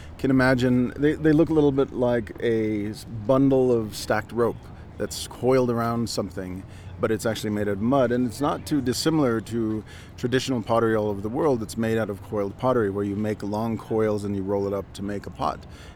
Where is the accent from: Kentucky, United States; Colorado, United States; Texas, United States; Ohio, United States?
Colorado, United States; I'm from the San Luis Valley